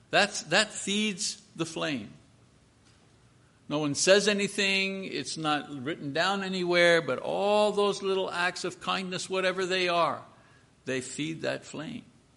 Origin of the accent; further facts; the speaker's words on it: Quebec, Canada; And in our family, growing up in Quebec, I was an only child.